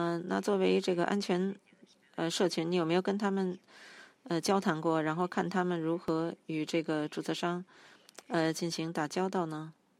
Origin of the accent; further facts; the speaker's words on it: Indonesia; 我是印尼的，